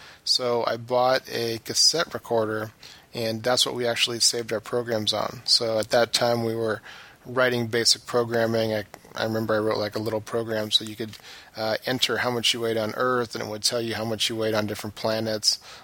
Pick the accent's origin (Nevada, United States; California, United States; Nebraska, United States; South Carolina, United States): Nebraska, United States; I was actually in 4-H as a boy growing up in Nebraska